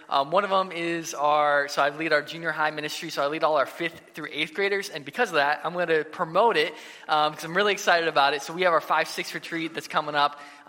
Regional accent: Fort Wayne, Indiana, United States; also born or lived in Michigan / Chicago; So I was born in Michigan, but I was really raised in Fort Wayne, Indiana, Northeast Indiana, and I lived there all the way. I went to college in Indiana as well, and then went out to Chicago

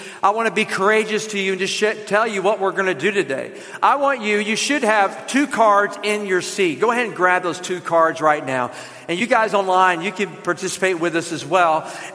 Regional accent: the South, United States; accent: southern; They're like, "Are you faking? Do you, people actually talk like this? Keep talking." You know, they wanted to hear that southern accent.

